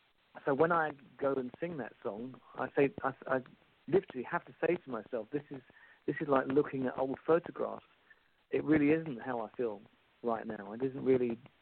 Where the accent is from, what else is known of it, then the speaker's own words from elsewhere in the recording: England, United Kingdom; because I'm, you know, being English, you just conditioned pessimist.